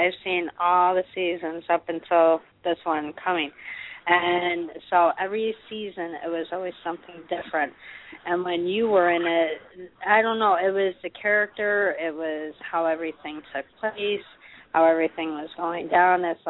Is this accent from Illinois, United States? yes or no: yes; Chicago, Illinois, United States; I'm from Chicago.